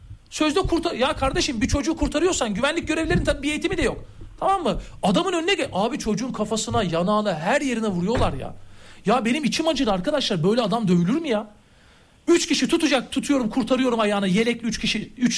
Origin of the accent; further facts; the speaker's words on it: Zeytinburnu, Istanbul, Turkey; De yani Etiler'de büyümedik. Biz de Zeytinburnu çocuğuyuz.